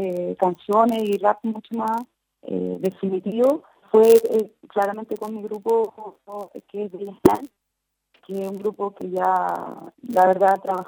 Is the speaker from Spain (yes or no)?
no; Chile; vengo de Chile, de la sur, de Latinoamérica, de acá vengo